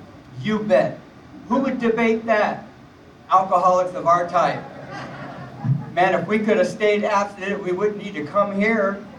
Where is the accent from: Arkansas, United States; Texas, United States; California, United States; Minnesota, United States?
California, United States; also born or lived in Detroit; I was born in Detroit and come out to California when I was about, oh, maybe 6 years old.